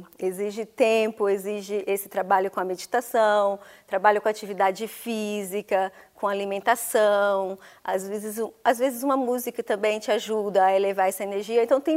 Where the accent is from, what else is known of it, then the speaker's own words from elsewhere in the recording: Minas Gerais, Brazil; Sou do interior de Minas Gerais, do sertão mineiro, muito machismo.